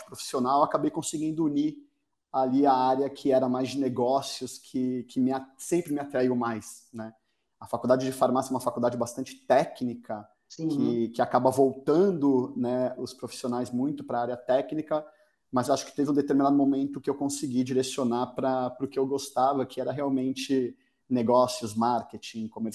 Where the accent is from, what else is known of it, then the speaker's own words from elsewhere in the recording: Santos, São Paulo, Brazil; Eu sou de Santos. Eu nasci em Santos. Fiquei até meus 17, 18 anos bastante fixo por aqui. Fiz faculdade em Santos e em um determinado momento São Paulo chama, né? Santos é uma cidade que é incrível. Eu voltei para a cidade agora. Estou fixo em Santos novamente